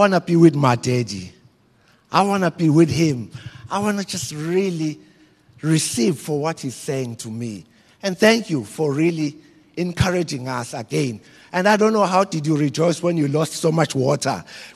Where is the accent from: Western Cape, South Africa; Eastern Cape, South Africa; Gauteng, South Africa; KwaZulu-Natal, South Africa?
KwaZulu-Natal, South Africa; Embo; That I come from Embo. I went to Kabazela High School. Kabazela High School, they used to teach us English in Zulu.